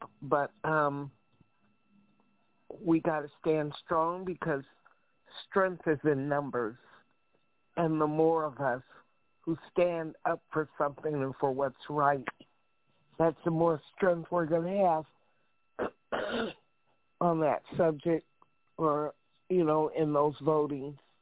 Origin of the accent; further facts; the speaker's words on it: United States; I am an American, always have been, always will be.